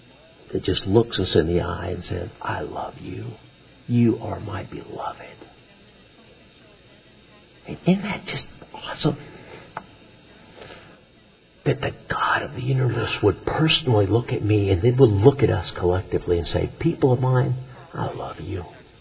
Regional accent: Texas, United States; Because I'm not really completely, I'm from Texas, but not really.

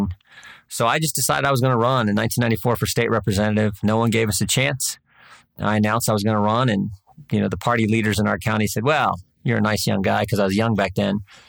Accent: Urbana, Ohio, United States; From Ohio. Grew up in right where we're, you know, my mom and dad are from that same hometown area, Urbana, Ohio, West Central Ohio.

